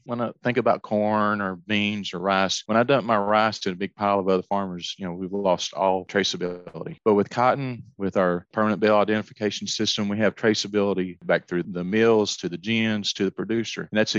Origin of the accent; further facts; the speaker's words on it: Texas, United States; born or raised there; now in Arkansas, United States